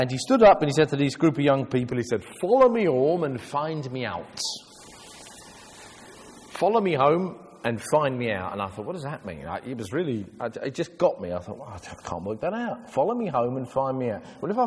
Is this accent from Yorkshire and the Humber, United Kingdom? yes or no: no; London, United Kingdom; born there; I was born in East London. My parents are 8 children, and so there was 10 of us in a little three-bedroomed council flat.